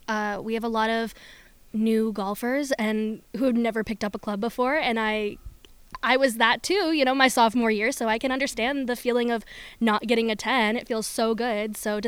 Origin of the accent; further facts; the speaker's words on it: Iowa, United States; I know, kind of a controversial place since, we're from Iowa